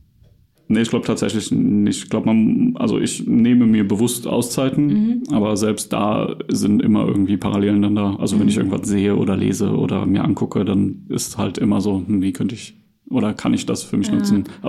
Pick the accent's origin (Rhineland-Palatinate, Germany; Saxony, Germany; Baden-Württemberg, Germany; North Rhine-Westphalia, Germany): Rhineland-Palatinate, Germany; Zell; Ich bin Städter, ich komme aus Zell.